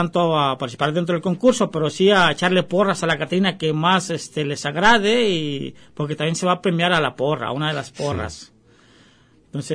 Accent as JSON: {"language": "Spanish", "country": "Mexico", "said": "para que nosotros como mexicanos recuperemos algo que es propio de nuestra cultura"}